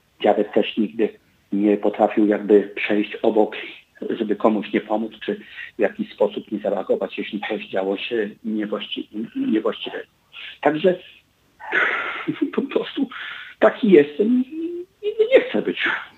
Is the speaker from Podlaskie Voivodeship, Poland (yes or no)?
yes; Suwałki, Podlaskie Voivodeship, Poland; Ja pochodzę z Suwałk.